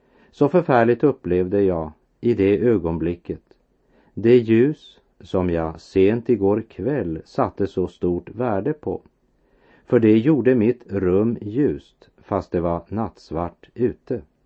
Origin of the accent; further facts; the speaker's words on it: Västerbotten County, Sweden; Jag kan minnas en mörk midvintermorgon från min barndom i Västerbotten.